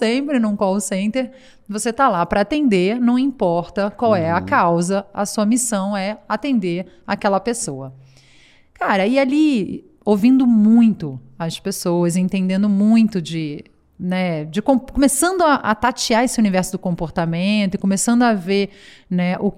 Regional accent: Rio de Janeiro, Brazil; Então, eu sou carioca.

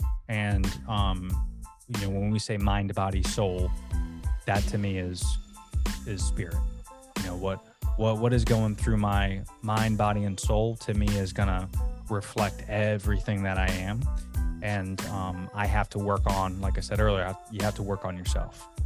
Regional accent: Orlando, Florida, United States; because I was raised in Orlando, but it was if anybody knows Orlando, it was a park called Lee Road was where I was raised.

